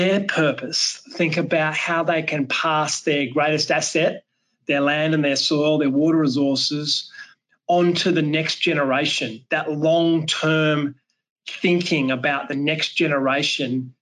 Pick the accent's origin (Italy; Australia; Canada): Australia; New South Wales; now in Minneapolis, United States; But I'm a farm boy from central west New South Wales in Australia